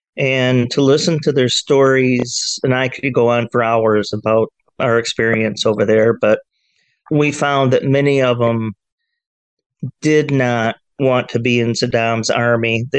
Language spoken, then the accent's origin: English; Fennville, Michigan, United States; I grew up in the Fenville area in Michigan. I've been a Michigander all my life.